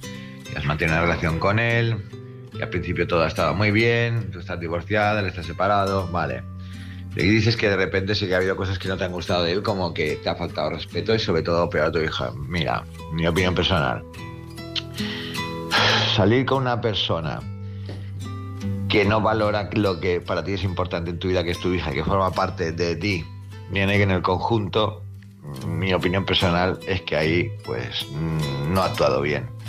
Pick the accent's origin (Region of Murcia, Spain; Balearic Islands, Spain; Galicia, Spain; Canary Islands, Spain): Balearic Islands, Spain; Palma; de Palma, Mallorca.